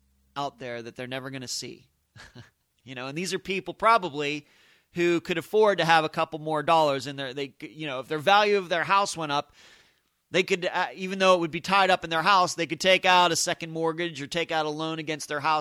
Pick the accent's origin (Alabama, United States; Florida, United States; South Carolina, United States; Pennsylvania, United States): Pennsylvania, United States; Leechburg; this strikes me very much the same as my hometown, coincidentally, of Leechburg, Pennsylvania, that has seen better times, that a lot of people have moved away.